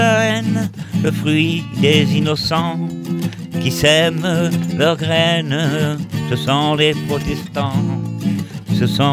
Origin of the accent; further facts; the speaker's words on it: La Rochelle, Nouvelle-Aquitaine, France; Et comme je suis de La Rochelle...